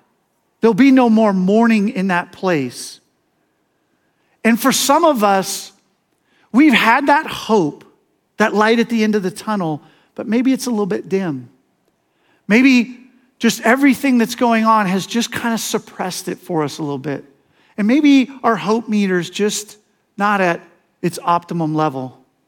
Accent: Seattle, Washington, United States; I grew up around Seattle, and in Seattle, my dad had a sailboat.

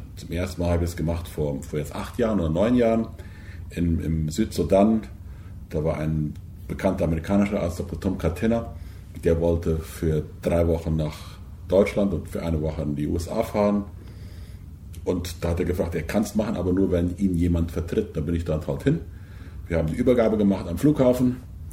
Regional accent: Paraguay; Als Christen haben wir sowieso eine Heimat, die ist nicht hier auf dieser Erde. Und ich sage immer, ich habe meine Heimat in Paraguay und mein Herz ist in Afrika.

